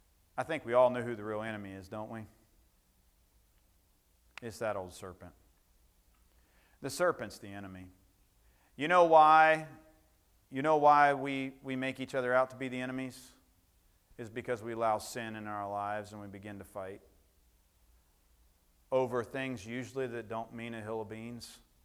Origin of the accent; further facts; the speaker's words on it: Ohio, United States; I know that's not good English, and I'm from Ohio.